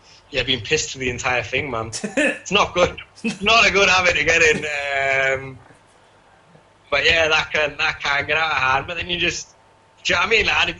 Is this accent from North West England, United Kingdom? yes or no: no; Tyneside, North East England, United Kingdom; Because like I grew up in Tyneside, and then like, do you know, I mean, I grew up in Tyneside.